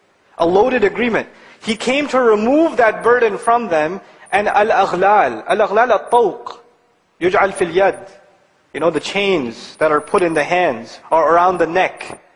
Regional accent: Pakistan; I'm from Pakistan originally, and this is a problem in Pakistan

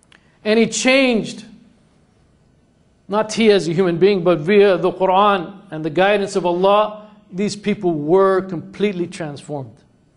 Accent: Spain; English is a second language; I'm originally from Spain. They were in Spain for many centuries. I'm actually from the part of Spain that they never conquered.

